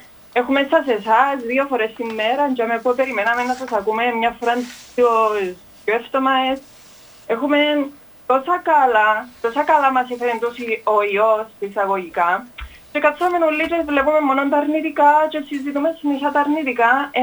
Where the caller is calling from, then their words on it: Nicosia, Nicosia District, Cyprus; είμαι από Λευκοσία.